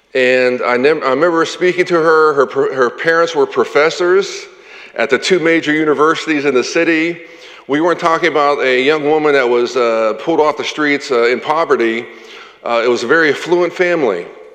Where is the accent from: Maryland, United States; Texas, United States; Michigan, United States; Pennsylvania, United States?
Maryland, United States; Cumberland; in my hometown, Cumberland, Maryland, yes, Cumberland is named after Cumberland, England, Cumberland, Maryland